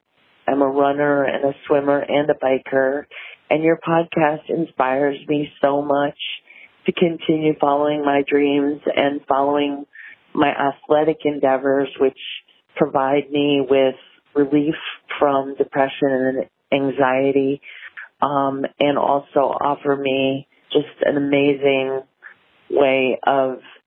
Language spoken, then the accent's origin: English; New York City, New York, United States; I'm in my mid-50s. I'm 55. I grew up in New York City and in the 70s and 80s and was a runner from the time I was 8 on.